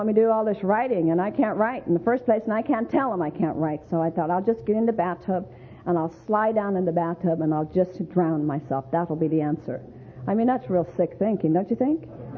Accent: Ireland; moved away; because I came from Ireland and they really didn't know, and I came from a large family

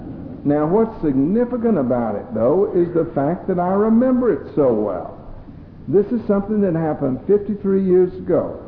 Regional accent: Atlanta, Georgia, United States; I was born and raised in Atlanta. I lived there almost all my life.

